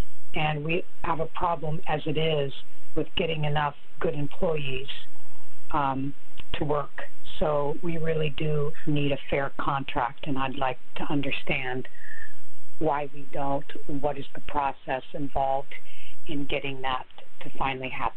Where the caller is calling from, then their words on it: New Hampshire, United States; I'm calling from the Seacoast area of New Hampshire, and I'm calling to ask why our state workers here in New Hampshire don't yet have a fair contract.